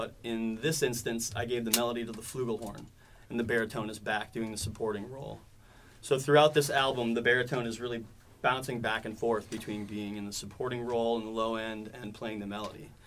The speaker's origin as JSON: {"language": "English", "region": "Minnesota", "country": "United States", "said": "I'm from Minnesota."}